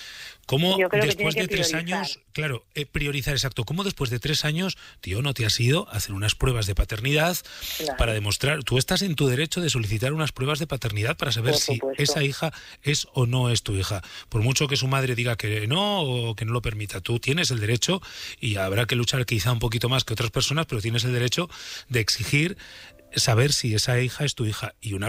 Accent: Burgos, Castile and León, Spain; pues yo soy burgalés de Gamonal, así que encantado de...

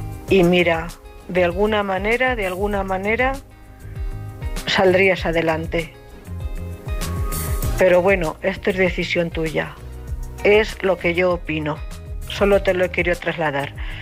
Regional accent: Cuenca, Castilla-La Mancha, Spain; también castellano manchega como ella, de Cuenca.

